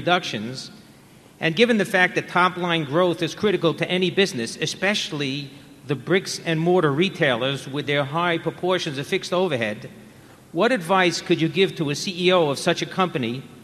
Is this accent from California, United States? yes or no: no; Brooklyn, New York, United States; I'm from Brooklyn, New York